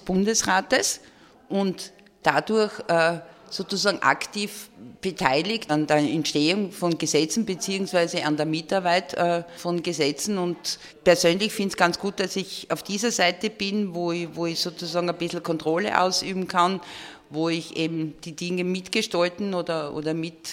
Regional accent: Graz, Styria, Austria; ich komme aus der Steiermark und bin Grazerin, also sprich in Hauptstadt von der Steiermark

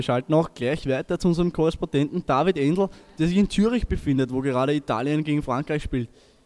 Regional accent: Krems, Lower Austria, Austria; Wir kommen eigentlich aus Krems, aus dem BRG Ringstraße, aus der 5B

